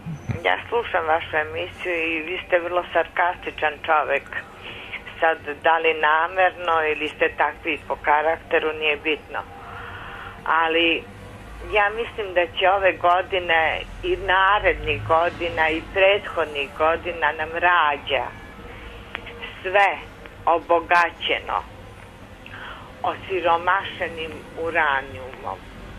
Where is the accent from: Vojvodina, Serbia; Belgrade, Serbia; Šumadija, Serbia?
Šumadija, Serbia; Ja sam Šumadinka.